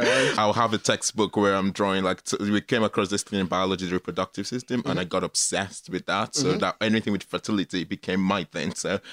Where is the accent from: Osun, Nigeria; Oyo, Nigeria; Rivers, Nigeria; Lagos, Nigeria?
Rivers, Nigeria; Port Harcourt; now in Ireland; Born and bred in Nigeria, Port Harcourt, River State. But we're Igbos. Port Harcourt is technically still Igbo. Like, people are like, we're close enough. So, but from Anambra State. And every year, like every Christmas, we'll go back